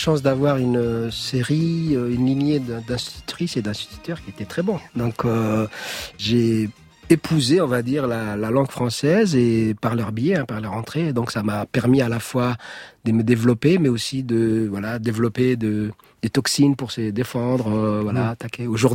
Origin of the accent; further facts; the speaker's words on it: Djibouti; je suis revenu pour elle sur cette différence et sur mon enfance à Djibouti.